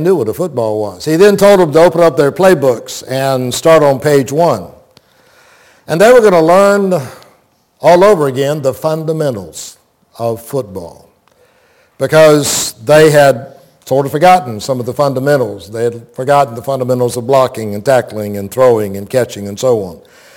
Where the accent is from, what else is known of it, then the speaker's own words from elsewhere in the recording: Plant City, Florida, United States; Growing up in Plant City, I didn't like it then, and I don't like it now